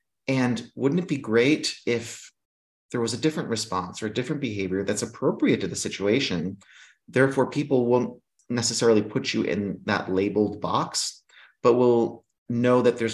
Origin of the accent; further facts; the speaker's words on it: Greece; I was raised in Greece. … I'm actually more Greek than I am German.